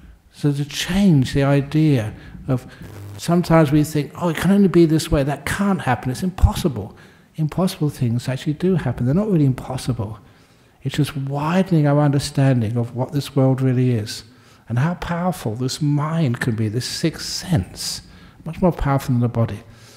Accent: London, United Kingdom; That is why I know that when I grew up, because I grew up in London, all the maps had London in the centre.

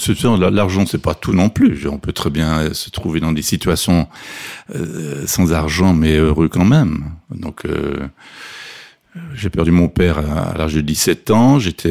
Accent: Renens, Vaud, Switzerland; j'habitais à Lausanne, bien sûr. Je suis né à Renan, qui est une petite ville à 10 km de Lausanne.

